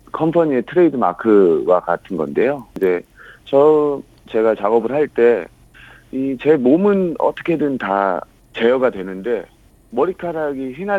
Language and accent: Korean; Wando, South Jeolla, South Korea; now in Seoul, South Korea; 저는 이제 고향이 전남 완도예요. 그래서 저 시골 청년인데 이제 꿈을 안고 서울에 와서 이제 백업 댄서가 되었습니다.